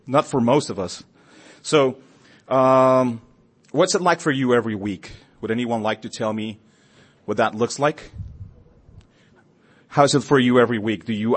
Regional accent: Chihuahua, Mexico; now in Bogota, Colombia; I'm originally from Mexico. I grew up, I was raised in the border between Mexico and Texas in Chihuahua. I know that I have other Chihuahua natives around the house. And right now I live in Bogota, Colombia.

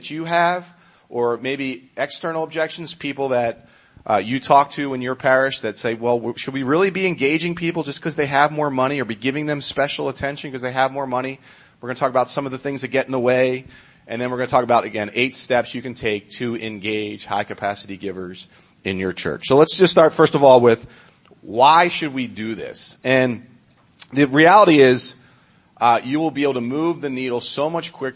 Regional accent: Pennsylvania, United States; And so I grew up outside Philadelphia. I went to Loyola University in Baltimore.

